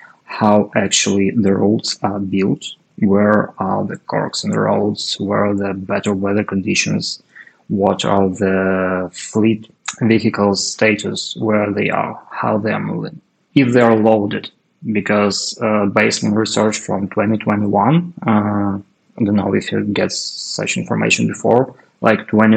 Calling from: Chernihiv, Chernihiv Oblast, Ukraine; And yeah, I'm joining you today from Chernihiv, northern part of Ukraine.

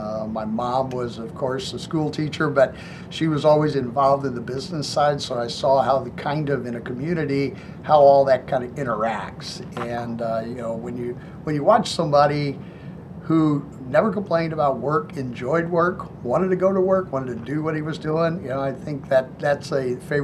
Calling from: Illinois, United States; So today I am in the suburbs of Chicago.

